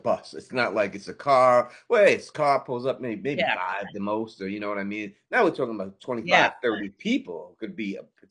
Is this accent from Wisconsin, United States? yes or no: no; Queens, New York, United States; I mean, I grew up in Queens, New York, you always have certain guys who fit one role.